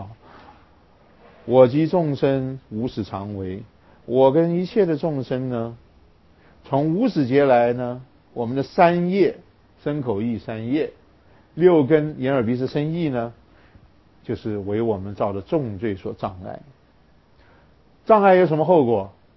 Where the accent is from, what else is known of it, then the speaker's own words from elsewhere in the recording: China; 我们中国人喜欢简略哈